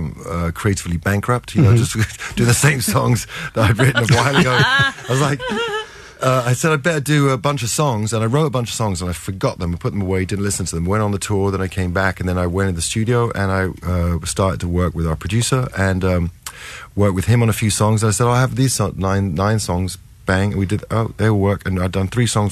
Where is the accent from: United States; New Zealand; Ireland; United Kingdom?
United Kingdom; England; I'm English and I can't take myself too seriously.